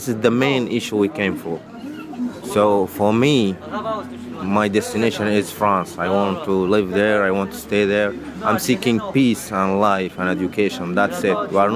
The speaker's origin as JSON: {"language": "English", "town": "El Geneina", "region": "West Darfur", "country": "Sudan", "second_language": "English", "lives_now": "Italy", "said": "I'm from Western state in Darfur. It's called Al Janina City, and I arrived here about 2 weeks ago in Italy."}